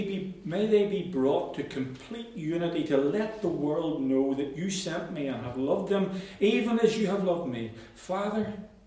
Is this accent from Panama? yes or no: no; Ireland; And we were all babbling away, as we do, being Irish, you know, chatting away over the top of each other and everything.